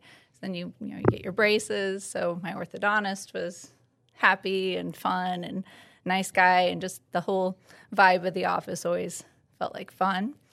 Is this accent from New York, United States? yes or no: no; Indiana, United States; Either they're from Pendleton, they live in Pendleton. We're all basically from Madison County.